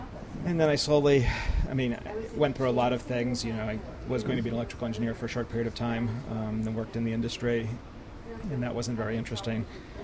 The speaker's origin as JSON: {"language": "English", "town": "Columbia", "region": "Maryland", "country": "United States", "tie": "born or raised there", "said": "I grew up in Maryland. Most of my childhood was spent in Columbia, Maryland, which is a planned community"}